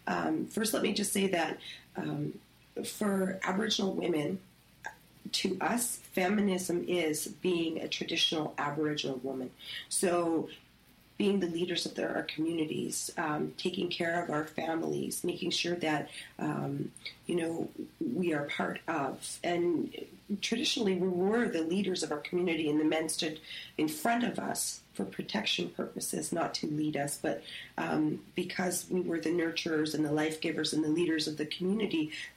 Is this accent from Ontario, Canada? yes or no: no; Saskatchewan, Canada; I'm from Pekasi's First Nations in Saskatchewan, and I'm Cree and Ojibwe.